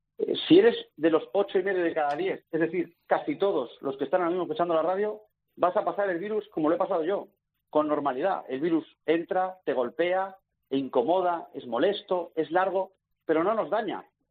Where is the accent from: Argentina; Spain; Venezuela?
Spain; yo soy probablemente el español más feliz de estar en casa.